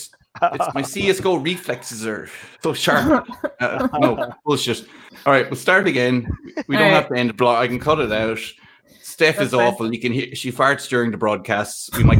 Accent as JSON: {"language": "English", "country": "Ireland", "also_born_or_lived": "Australia", "said": "I'm Irish"}